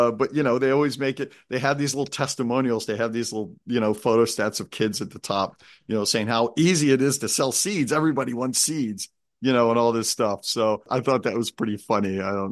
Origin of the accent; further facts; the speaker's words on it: Lancaster, Pennsylvania, United States; was born and raised in Lancaster, Pennsylvania